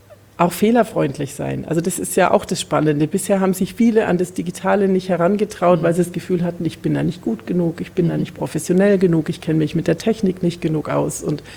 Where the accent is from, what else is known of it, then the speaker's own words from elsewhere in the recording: Bavaria, Germany; also born or lived in Westphalia; now in Kassel, Germany; Ich komme ja nicht aus Kurhessen-Waldeck. Ich bin in Bayern aufgewachsen und habe die letzten Jahre in Westfalen gelebt und lebe tatsächlich erst seit 8. März in Kassel.